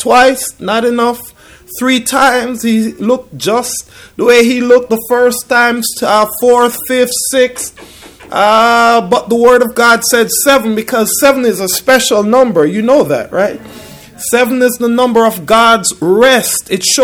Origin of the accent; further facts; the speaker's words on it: Jamaica; I'm from Jamaica.